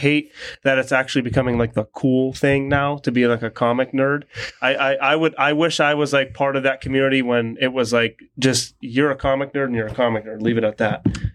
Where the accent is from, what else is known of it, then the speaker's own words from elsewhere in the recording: Erie, Pennsylvania, United States; Yes, I live in Erie and I was born in Erie and all that stuff. So I've been here my whole life.